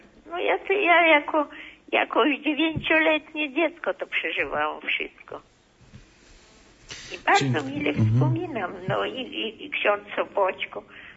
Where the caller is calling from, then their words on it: Białystok, Podlaskie Voivodeship, Poland; Ja jestem z Białegostoku.